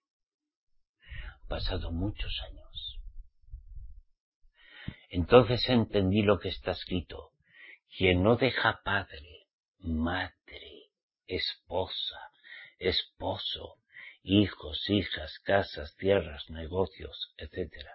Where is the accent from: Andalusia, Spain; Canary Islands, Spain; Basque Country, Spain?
Basque Country, Spain; born there; Yo soy español, nací en España, País Vasco. De papá y de mamá, ok, pero soy israelita